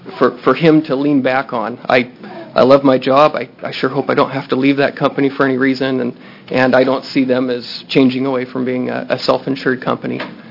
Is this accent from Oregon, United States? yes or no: yes; Sutherlin, Oregon, United States; I am from Sutherland, Oregon, and my wife and son Owen would be joining us